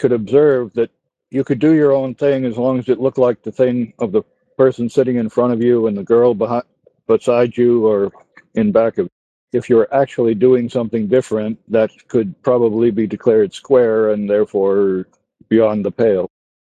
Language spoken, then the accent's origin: English; Boston, Massachusetts, United States; Well, I'm from the Boston area